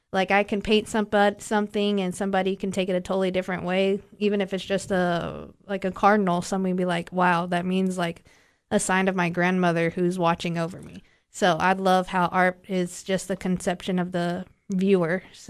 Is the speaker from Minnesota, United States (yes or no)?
no; Odessa, Texas, United States; now in Cookeville, United States; Yes, I'm originally from Odessa, Texas. So where Friday Night Lights is the high school that I graduated from.